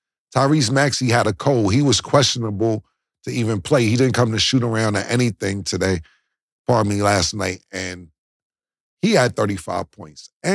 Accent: New York, United States; I think that congratulations to the Knicks, of course. I'm from New York.

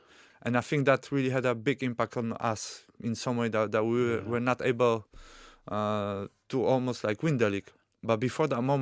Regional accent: Poland; English is a second language; moved away; Yeah, I was a kid from Poland, really.

